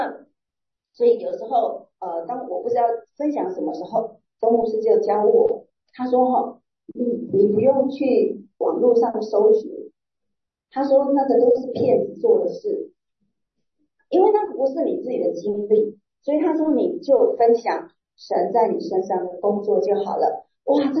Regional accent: Taiwan; 我本来是台湾人哦，我会讲台语

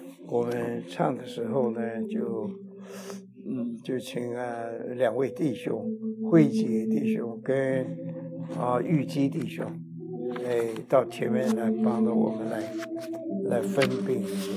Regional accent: China; 我们中国人从前呢有一句话啊，我们就是为了一口饭吧。

